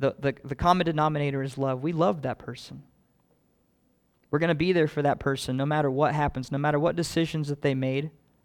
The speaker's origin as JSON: {"language": "English", "region": "Kansas", "country": "United States", "tie": "born or raised there", "said": "I wasn't born and raised in Iowa, but I was just next door in Kansas, and I know the Midwest mentality is"}